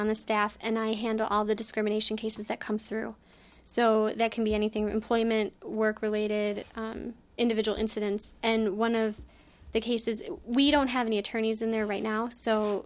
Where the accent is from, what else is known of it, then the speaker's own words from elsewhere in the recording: Illinois, United States; I grew up in the Chicago suburbs